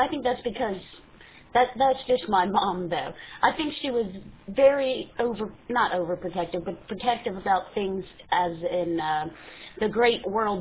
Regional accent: New Orleans, Louisiana, United States; born there; And I was born in New Orleans, Louisiana.

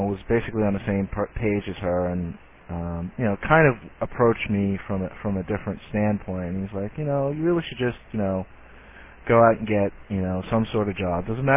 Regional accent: New York City, New York, United States; I grew up in Queens, New York. I basically, from the age of about 5 on, I lived in Queens, New York.

